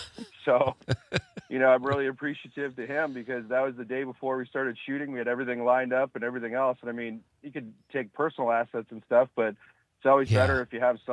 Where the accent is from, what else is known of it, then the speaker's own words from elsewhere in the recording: Oshkosh, Wisconsin, United States; I grew up in Oshkosh. So okay. I guess we kind of call ourselves Northeast Wisconsin.